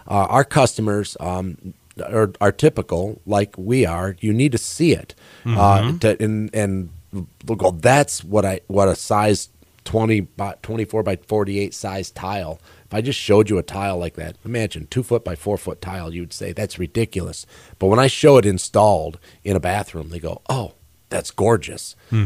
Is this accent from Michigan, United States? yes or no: yes; Jackson, Michigan, United States; You know, growing up in Jackson, I don't think that we ever thought Battle Creek was as good as us.